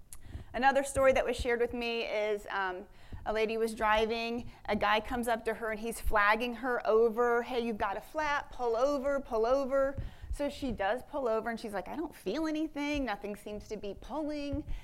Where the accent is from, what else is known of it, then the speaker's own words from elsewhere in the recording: Midwest, United States; you know, I'm from the Midwest, I don't know a stranger.